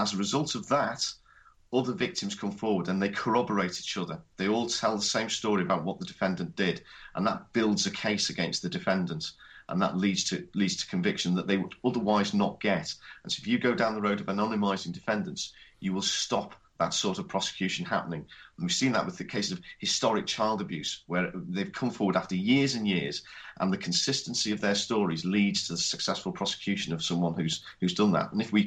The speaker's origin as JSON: {"language": "English", "region": "Wales", "country": "United Kingdom", "said": "I come from North Wales"}